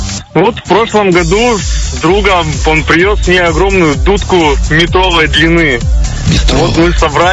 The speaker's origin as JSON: {"language": "Russian", "town": "Petrozavodsk", "region": "Republic of Karelia", "country": "Russia", "said": "я из Петрозаводска."}